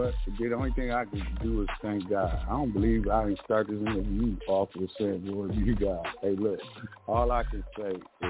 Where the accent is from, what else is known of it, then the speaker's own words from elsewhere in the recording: Milwaukee, Wisconsin, United States; also born or lived in Baton Rouge, United States / El Paso, United States / Baumholder, Germany; I really was an army brat. I was born in Baton Rouge, then I moved to El Paso, Texas, then Baumholder, Germany, and my daddy retired in Milwaukee, Wisconsin. The first project that I witnessed, I was 13 years old, and here in Milwaukee